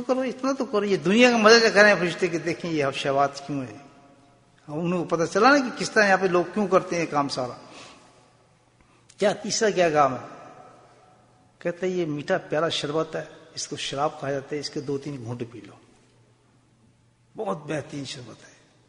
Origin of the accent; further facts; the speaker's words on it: Pakistan; moved away; میں عرصے کے بعد پاکستان گیا, کوئی 8 سال کے بعد شاید پاکستان گیا. تو جب میں اپنے شہر میں گیا اور میں ٹرین سے اترا